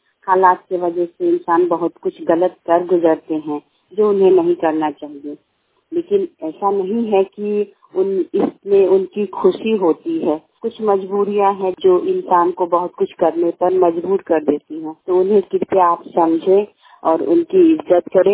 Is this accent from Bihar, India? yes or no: yes; Bihar, India; मैं वैशाली जिले की रहने वाली हूँ